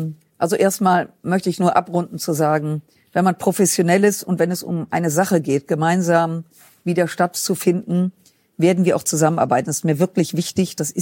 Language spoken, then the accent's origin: German; Rhineland, Germany; also ich komme ja aus dem Rheinland